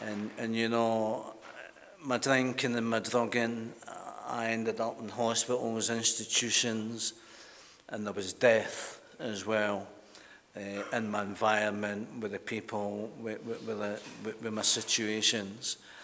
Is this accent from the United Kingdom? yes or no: yes; Glasgow, Scotland, United Kingdom; growing up in Glasgow.